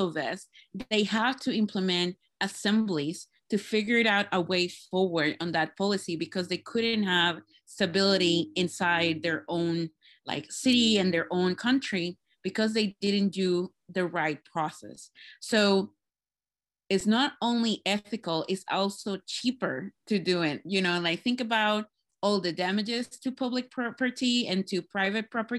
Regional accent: Puerto Rico; I am originally from Puerto Rico.

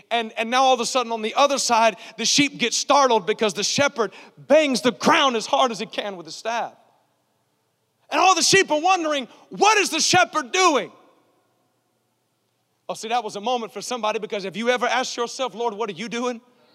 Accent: Nashville, Tennessee, United States; now in Orlando, United States; I'm really from Nashville, but I live in Orlando, okay?

